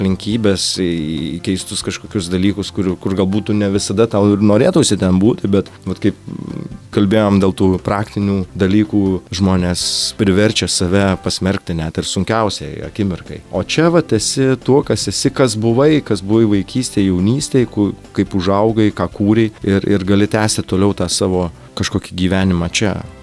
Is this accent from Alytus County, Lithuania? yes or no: yes; Alytus, Alytus County, Lithuania; Sakydamas, kad gal ne visai esu Alytiškis, turiu omeny, kad gal labiau esu pasaulio būtent Alytiškis, kur būna ir ten, ir ten, ir ten.